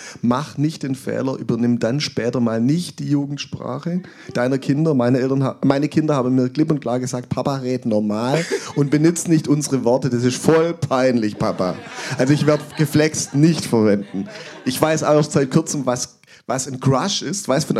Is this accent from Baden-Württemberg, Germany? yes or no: yes; Urbach, Baden-Württemberg, Germany; in meinem Heimatdorf in Urbach, also wo ich aufgewachsen bin und auch lang gelebt habe